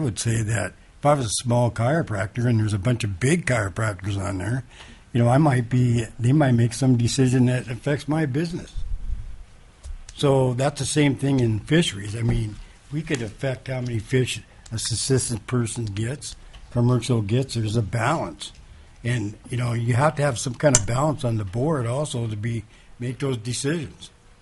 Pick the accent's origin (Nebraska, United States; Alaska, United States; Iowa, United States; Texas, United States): Alaska, United States; But if I'm from Prince William Sound, everybody's from Yukon, Cook Inlet.